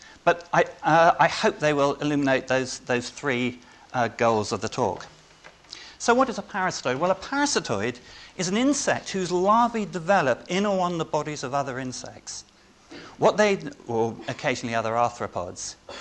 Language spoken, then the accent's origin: English; Bristol, South West England, United Kingdom; I grew up largely in Bristol